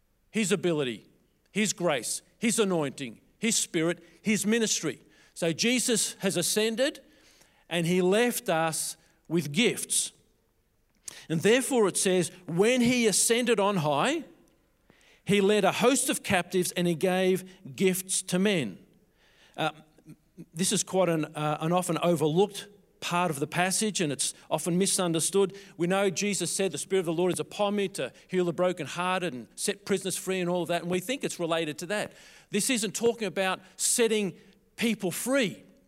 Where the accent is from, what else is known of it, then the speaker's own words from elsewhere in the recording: Melbourne, Victoria, Australia; I grew up in the Russian Orthodox here in Melbourne, Russian Orthodox Church here in Melbourne. My parents were Russian. Their parents were Russian.